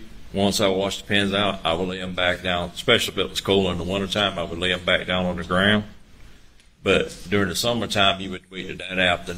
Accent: Hampton, South Carolina, United States; I was born in Hampton County. I was raised in Hampton. Went to Wheat Hampton High School.

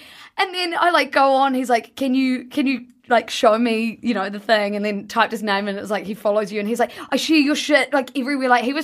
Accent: New Zealand; the piano dudes had said I was from New Zealand.

